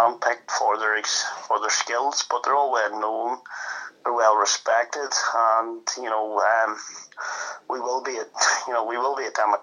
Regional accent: Northern Ireland, United Kingdom; I grew up playing darts in Northern Ireland, you know, at team level and then county level.

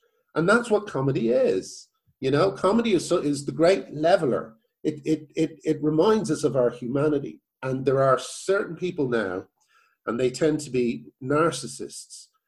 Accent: Ireland; I grew up in Ireland, and when I was a kid, you know, I would be fairly wounded by buying British comics

